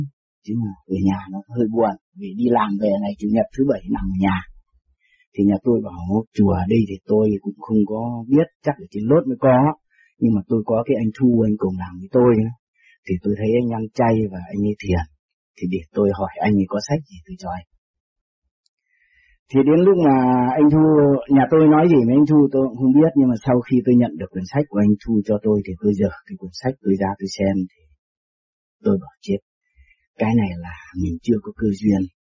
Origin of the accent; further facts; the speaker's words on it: Hanoi, Vietnam; ở cái quê tôi thì nó lại ở cái vùng cái sông đáy, nó có con đê cao lắm.